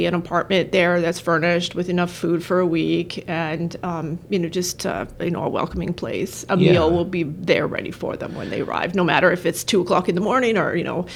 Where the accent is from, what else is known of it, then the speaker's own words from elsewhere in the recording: Canada; now in United States; So I'm originally from Canada, and you know, just coming to the United States and having to learn all sorts of new systems, even though my language is the same, of course